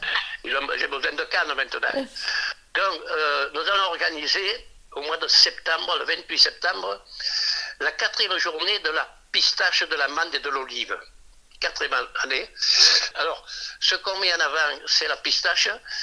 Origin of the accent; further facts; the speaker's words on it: Valensol, Provence-Alpes-Côte d'Azur, France; born there; moi je suis né à Valensol, oui, oulala. Toute ma famille est née à Valensol, mon arrière-grand-père, mon grand-père.